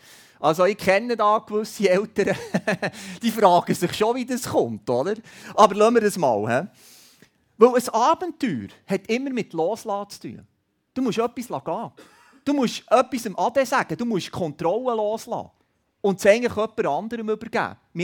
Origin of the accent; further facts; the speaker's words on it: Switzerland; Als Schweizer sind wir viel zu brav.